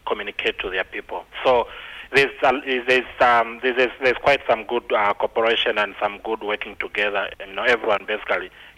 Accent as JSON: {"language": "English", "country": "Zambia", "lives_now": "Australia", "said": "And originally, I'm from Africa, Zambia in particular. That's Southern Africa."}